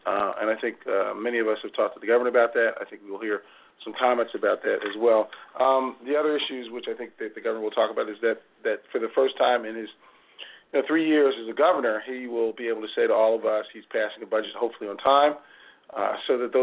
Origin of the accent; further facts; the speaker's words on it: Philadelphia, Pennsylvania, United States; And so I did exercise my right as a Philadelphian to wear out my voice and vocal cords.